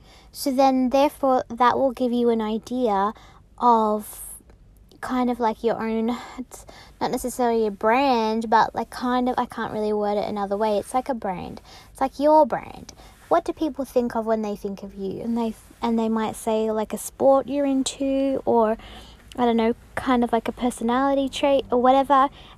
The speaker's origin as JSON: {"language": "English", "region": "Tasmania", "country": "Australia", "tie": "born or raised there", "said": "I grew up in Tasmania, in the country, and we went and picked apples during the apple picking season with my dad."}